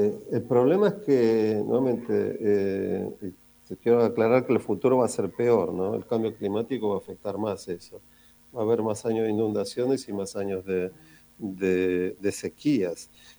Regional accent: Buenos Aires, Argentina; accent: porteño; moved away as an adult; also born or lived in Israel; Porteño, sí. No, yo soy argentino, pero yo me fui hace 33 años de Argentina, me fui a hacer una maestría en Israel

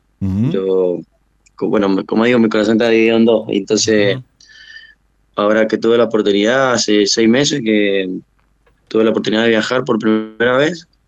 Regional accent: Argentina; also born or lived in New Jersey; now in United States; yo nací acá, en New Jersey. Entonces, mi corazón está como dividido en dos. Yo me crié en la Argentina porque mis viejos me estuvieron aquí como 5 años, en el año 2000. Uh-huh. Y yo viajé para allá cuando tenía 2 años, era un bebé.

